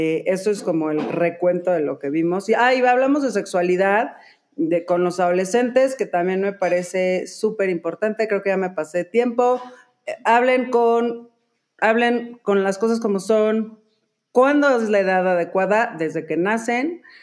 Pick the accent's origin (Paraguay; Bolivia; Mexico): Mexico; Soy mexicana y entonces el recordarme que tengo un compromiso social con este México